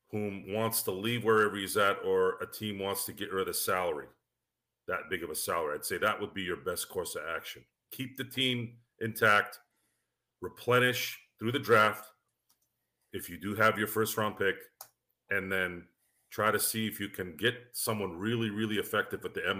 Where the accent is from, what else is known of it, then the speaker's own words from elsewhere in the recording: Royal Oak, Michigan, United States; born there; I was born in Detroit. I was born in the suburb of Detroit, Royal Oak. I have ties there. Didn't grow up there, but I have ties there.